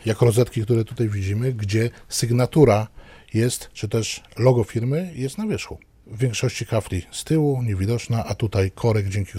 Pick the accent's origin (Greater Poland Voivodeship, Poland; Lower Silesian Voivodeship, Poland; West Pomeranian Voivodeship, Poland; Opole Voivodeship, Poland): West Pomeranian Voivodeship, Poland; Szczecin; ja jestem rodowitym szczecinianinem zakochanym w tym mieście.